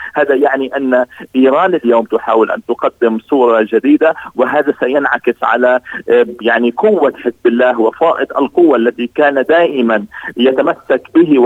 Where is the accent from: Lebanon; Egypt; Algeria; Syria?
Lebanon; كلنا كلبنانيين